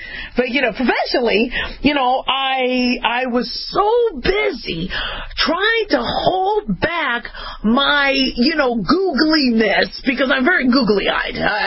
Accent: Phoenix, Arizona, United States; also born or lived in Los Angeles; You know, and then I, you know, was born in L.A., and I'm in L.A. all the time, so I know L.A. I grew up also in Phoenix, so I know Phoenix really well.

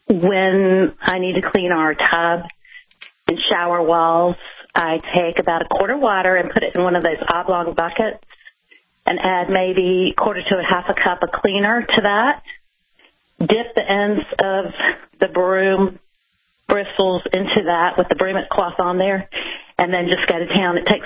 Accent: Greensboro, North Carolina, United States; We're from Greensboro, North Carolina.

